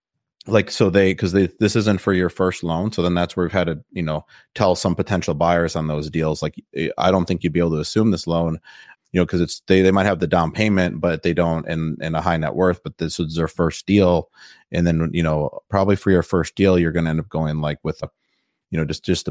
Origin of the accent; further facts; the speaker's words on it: Midwest, United States; like I had said, I grew up in the Midwest